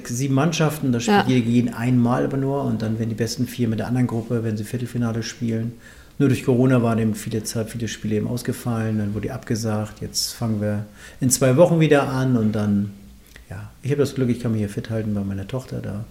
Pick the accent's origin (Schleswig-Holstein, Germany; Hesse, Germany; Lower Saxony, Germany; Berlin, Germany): Schleswig-Holstein, Germany; Melzdorf; ich bin auf dem Dorf aufgewachsen. Mein Ort heißt Melzdorf, das ist kurz vor Kiel.